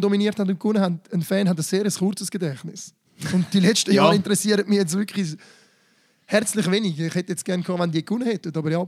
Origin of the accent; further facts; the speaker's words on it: Switzerland; dann müssen wir uns nicht schämen, als Schweizer im Zug umeinander zu laufen